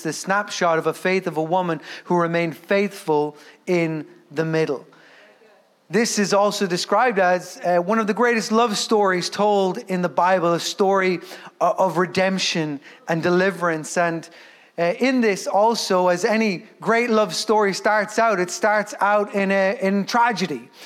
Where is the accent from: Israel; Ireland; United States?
Ireland; And what we believe as Irish people, one of the greatest miracles ever, is that she stayed with her mother-in-law.